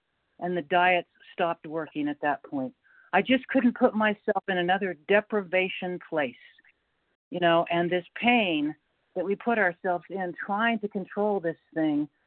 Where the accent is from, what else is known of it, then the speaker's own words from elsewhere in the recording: North Carolina, United States; Hi, Lynn. I'm from North Carolina.